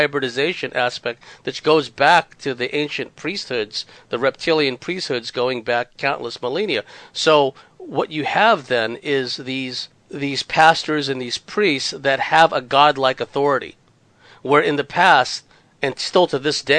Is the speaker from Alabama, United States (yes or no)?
no; Daly City, California, United States; When I grew up in Daly City, California, you looked up on the hill and there was a big cross, right?